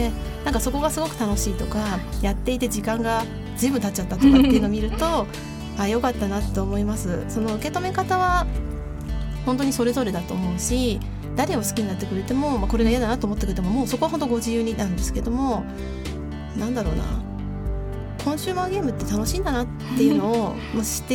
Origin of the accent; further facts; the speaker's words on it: Kagawa, Japan; 地元香川県なんで